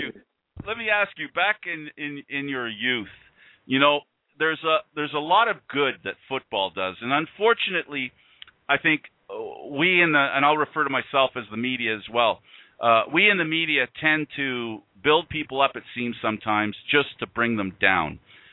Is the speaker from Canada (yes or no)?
yes; Canada; I'm going to speak now as a Canadian that sees what happens in the U.S.